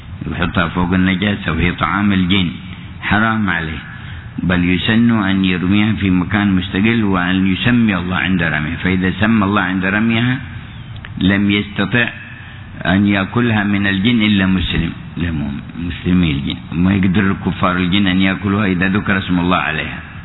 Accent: Yemen; وكان بعض علماء في تهامة عندنا في اليمن

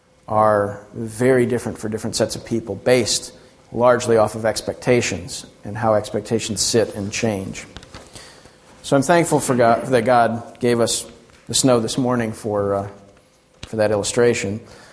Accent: South Carolina, United States; I grew up in the South, where there was basically no snow. Every once in a while in South Carolina, they'll say snow on the weather report.

